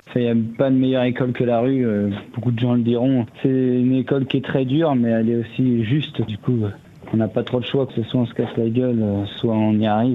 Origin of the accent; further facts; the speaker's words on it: Le Mans, Pays de la Loire, France; born there; je suis né au Mans, j'ai commencé à jouer dans la rue du Mans vers 16 ans